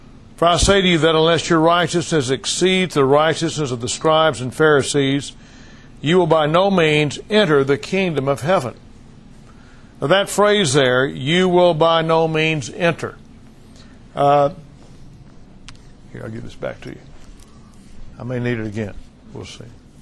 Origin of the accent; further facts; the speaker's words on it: the South, United States; I love hymns. I was born and raised in the South. Y'all probably couldn't tell, could you? But I was raised on hymns.